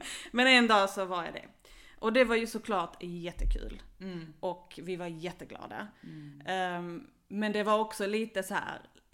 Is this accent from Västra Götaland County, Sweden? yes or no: no; Malmö, Skåne, Sweden; Vi är uppvuxna i Malmö och vi har gått internationell skola.